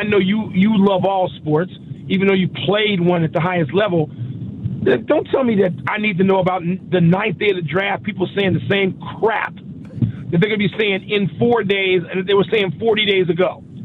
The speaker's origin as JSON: {"language": "English", "town": "Chicago", "region": "Illinois", "country": "United States", "said": "Yeah, I mean, because I'm going to watch it because I'm from Chicago."}